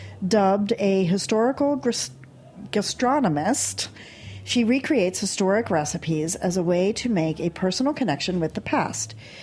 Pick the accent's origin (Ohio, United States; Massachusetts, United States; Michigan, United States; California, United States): Ohio, United States; I'm from Ohio, too.